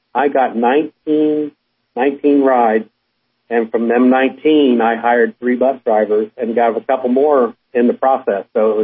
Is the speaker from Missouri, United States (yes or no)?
yes; Antonia, Missouri, United States; I remember back in the day when I rode bus, I'm from Antonia, and most of our bus drivers were small farmers.